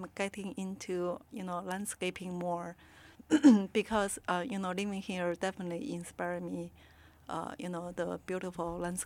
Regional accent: Beijing, China; also born or lived in Hong Kong; now in Juneau, United States; Yeah, and but I'm from Beijing, China.

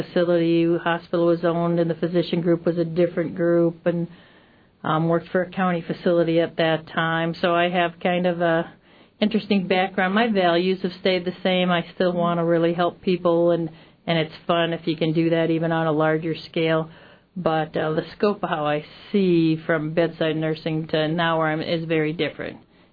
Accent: Minnesota, United States; I come from Minnesota. I come from a town in northwestern Minnesota, up kind of, if you've seen the movie Fargo, the flat, windy Minnesota.

